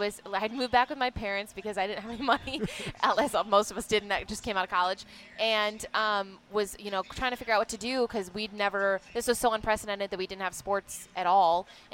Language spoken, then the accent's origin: English; Grand Rapids, Michigan, United States; also born or lived in Livonia; Yeah, I was born in Livonia, so right outside of Detroit. My parents grew up here. We lived here for 2 years, and then we moved to the west side of the state over in Grand Rapids.